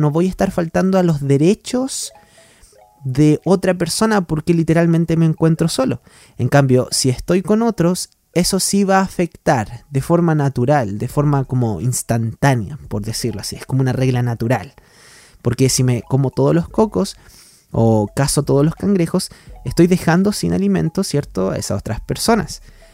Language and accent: Spanish; Chile; yo soy de Chile, ¿cierto? Y somos 19 millones de personas, si no es un poco más.